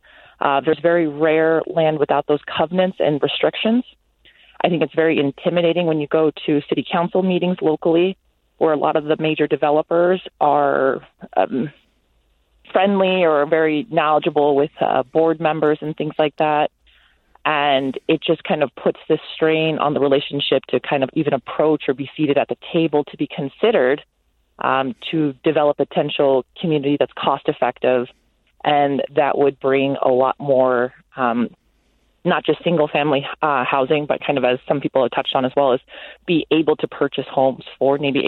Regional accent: California, United States; I think I grew up in California, and I love that there's been a great initiative in Southeast Sioux Falls

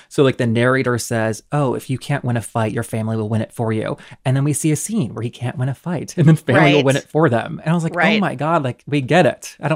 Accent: the South, United States; Yeah, so I'm from the South, and I spent a lot of time in the Appalachian region where this movie takes place.

